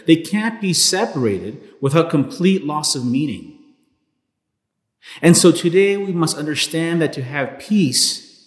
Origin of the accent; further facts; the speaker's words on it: Los Angeles, California, United States; born there; I was born in 1985 in Los Angeles, California. My family illegally immigrated to the United States, fleeing the Civil War in Guatemala.